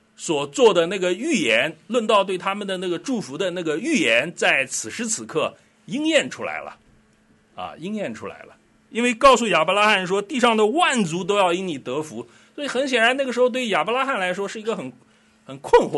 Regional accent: China; 我们中国人讲康乾之治

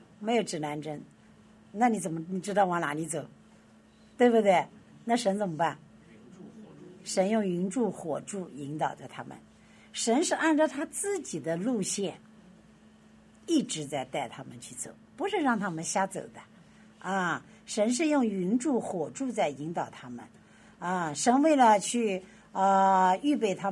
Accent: Luhe, Guangdong, China; 在一些的山上，我的老家陆河啊，有一个那个其实有一个那个旅游的地

